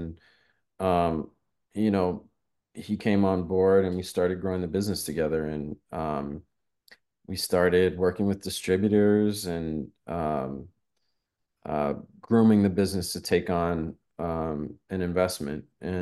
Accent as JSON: {"language": "English", "region": "Massachusetts", "country": "United States", "lives_now": "New York, United States", "said": "he knew I was from Massachusetts"}